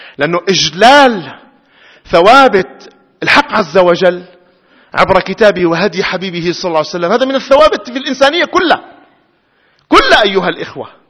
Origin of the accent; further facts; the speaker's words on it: Syria; مجتمع بلدنا سوريا، مجتمعا مترابطا متكاملا متآلفا